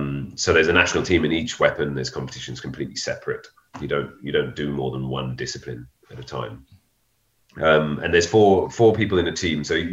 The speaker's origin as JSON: {"language": "English", "region": "London", "country": "United Kingdom", "said": "the London Games, my hometown. I'm from London."}